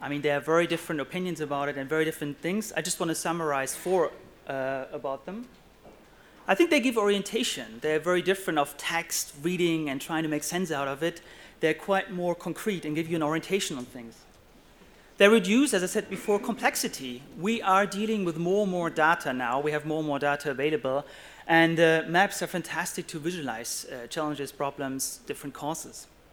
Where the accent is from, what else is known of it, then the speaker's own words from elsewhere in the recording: Frankfurt, Hesse, Germany; English is a second language; Okay, I have to admit, I'm from Frankfurt. Frankfurt is famous for the apple wine, which is the rest of Germany hates